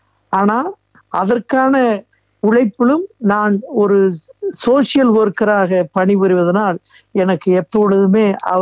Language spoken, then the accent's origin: Tamil; Usilampatti, Tamil Nadu, India; நான் பிறந்து வளர்ந்த உசிலம்பட்டி பகுதியிலிருந்து